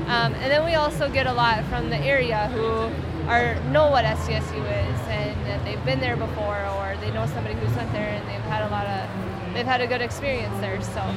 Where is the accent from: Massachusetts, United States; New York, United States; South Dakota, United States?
South Dakota, United States; So I'm from South Dakota, and I've been on campus for state convention.